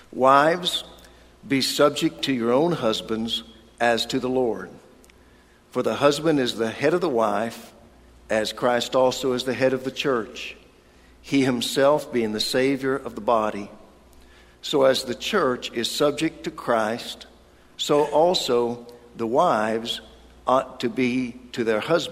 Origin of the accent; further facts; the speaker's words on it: Oklahoma, United States; I said, "No, I'm from Oklahoma."